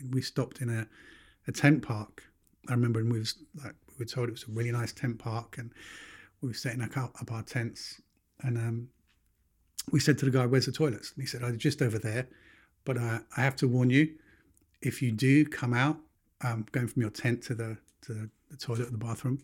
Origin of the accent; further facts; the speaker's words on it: United Kingdom; I'm a Brit.